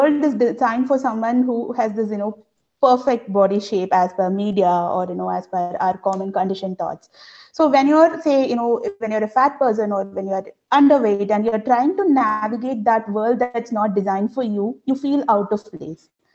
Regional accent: India; It was just a part of my food choices as an Indian, you know.

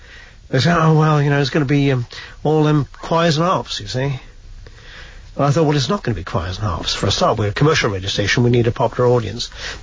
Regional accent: Wales, United Kingdom; I was from Monmouthshire.

